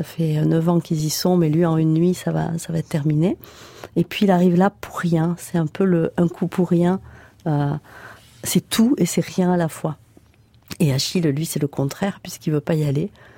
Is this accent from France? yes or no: yes; Nouvelle-Aquitaine, France; Donc je suis, j'ai grandi dans les Landes, c'est à côté, mais n'empêche que c'est pas l'identité basque comme on l'entend.